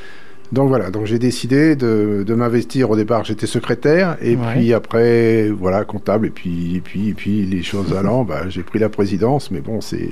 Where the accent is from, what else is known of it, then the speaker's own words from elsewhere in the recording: Centre-Val de Loire, France; Voilà, donc nous venons d'Indre-et-Loire tous les deux